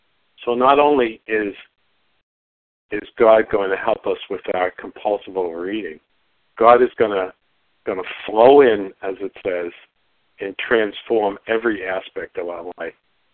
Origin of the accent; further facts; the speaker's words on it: Massachusetts, United States; Good morning … from Massachusetts, a recovered compulsive overeater.